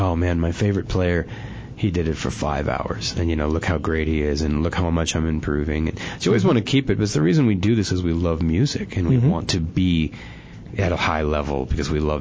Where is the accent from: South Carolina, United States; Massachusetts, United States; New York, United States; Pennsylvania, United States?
New York, United States; …, in Queens, New York. I grew up in New York.